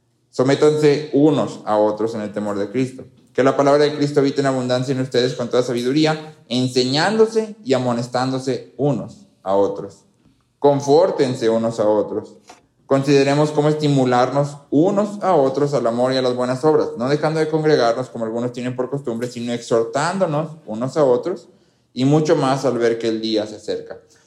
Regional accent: Mexico

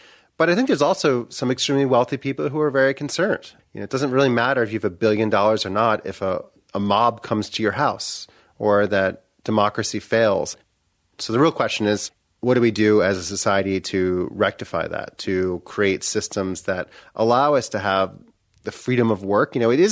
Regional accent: Baltimore, Maryland, United States; And I think growing up in Baltimore, from Baltimore, it's hard not to see that race and capitalism are deeply interconnected.

